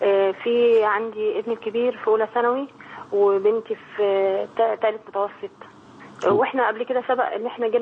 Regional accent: Mecca, Makkah Province, Saudi Arabia

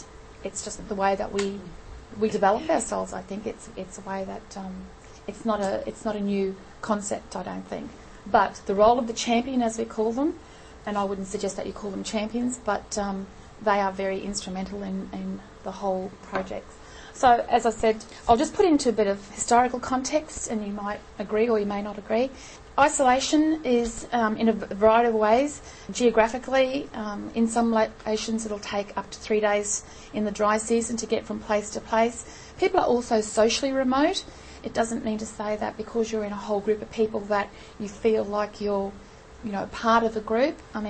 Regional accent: Innisfail, Queensland, Australia; I'm not even Queensland, I don't think. I'm from Cairns, from Innisfail, around those areas there, and that's where our relationship lies

